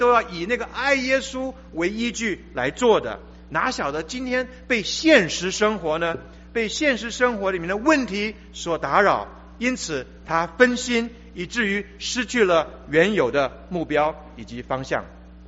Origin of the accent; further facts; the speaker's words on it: China; 那我们中国人讲就好像比较冲啊，比较这个正面的冲突一样的，好像比较没有礼貌。